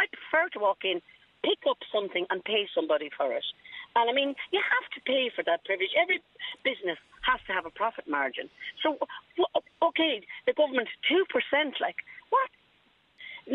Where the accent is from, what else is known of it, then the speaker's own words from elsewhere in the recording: Kilkenny, Leinster, Ireland; I'm from Kilkenny